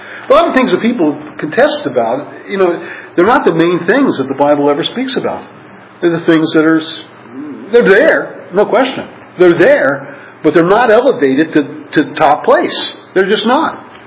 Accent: New York, United States; It's kind of like being a New Yorker hitchhiking your way through Nebraska. That was me as a teenager.

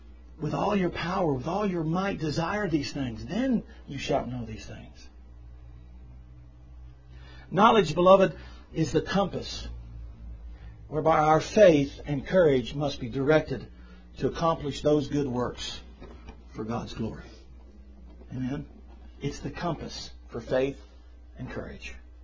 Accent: Germany; Somebody asked us one time over in Germany, because I'm from Germany, prostitution is legal.

